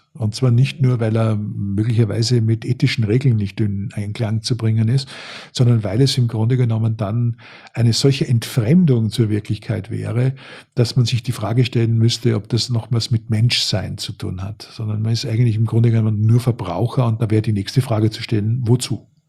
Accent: Styria, Austria; Ich bin in der Stahlregion aufgewachsen, der Obersteiermark in Österreich, zu dem Zeitpunkt, wo die Stahlfabriken zugemacht haben, im großen Stil in den 70er Jahren

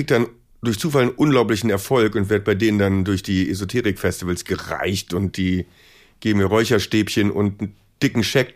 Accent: Bonn, North Rhine-Westphalia, Germany; born there; Ich komme sogar aus Bonn, aus dem Venusberg-Krankenhaus

